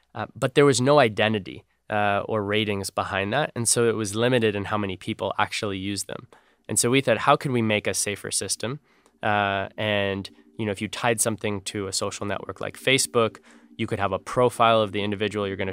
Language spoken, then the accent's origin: English; Connecticut, United States; also born or lived in New York; being that I grew up in the East Coast and in Connecticut and New York